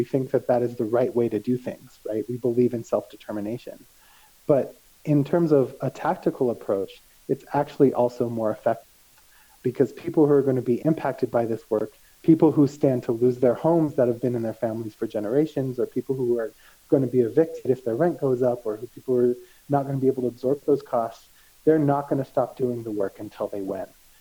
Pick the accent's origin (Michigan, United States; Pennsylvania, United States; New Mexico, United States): New Mexico, United States; Santa Fe; Well, I was born and raised here in Santa Fe.